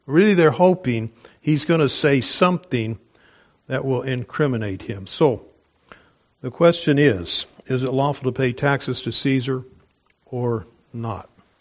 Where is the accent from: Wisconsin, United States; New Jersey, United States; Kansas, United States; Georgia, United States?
Kansas, United States; Wichita; when I was a teenager growing up in Kansas, Wichita, Kansas, played a lot of tennis.